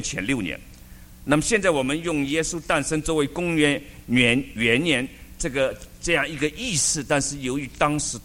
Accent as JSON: {"language": "Chinese", "country": "China", "said": "就变成了我们中国人叫杂种"}